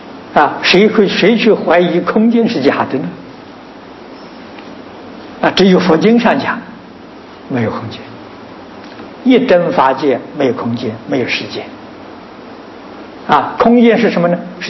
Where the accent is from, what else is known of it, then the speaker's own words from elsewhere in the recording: China; 就是我们中国人所讲的他知其当然呢而不知其所以然